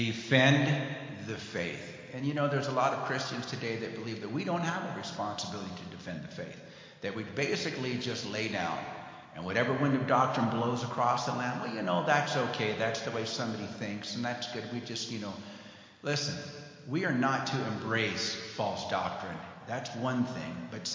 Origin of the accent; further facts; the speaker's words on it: Taos, New Mexico, United States; When I go and speak at a pastor's conference and other places, and they say that I'm from Taos